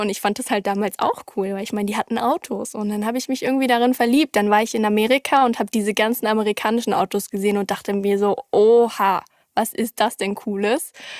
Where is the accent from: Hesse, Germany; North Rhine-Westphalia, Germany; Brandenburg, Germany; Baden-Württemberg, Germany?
Brandenburg, Germany; ich bin halt in Brandenburg groß geworden